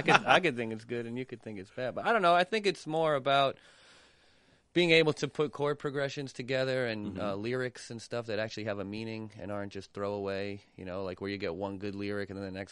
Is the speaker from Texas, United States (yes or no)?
no; Queens, New York, United States; we're from Queens, so all the people were listening to, like, hardcore and, like, heavy metal and all this kind of stuff.